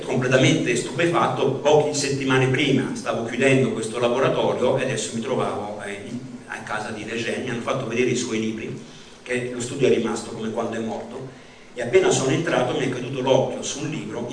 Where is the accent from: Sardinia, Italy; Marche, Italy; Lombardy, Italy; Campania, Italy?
Marche, Italy; Fermo; io non sono di Bologna, sono di Fermo, non so se qui in Svizzera la città di Fermo nel profondo delle Marche è nota